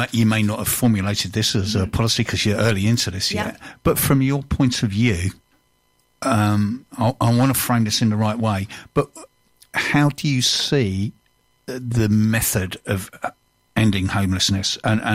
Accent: London, United Kingdom; I'm a Londoner. But when I was a kid, I lived in London. Nowhere in particular.

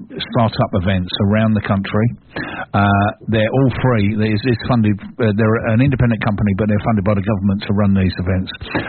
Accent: Ukraine; English is a second language; now in United Kingdom; I am from Ukraine and I'm now getting used to life in the UK

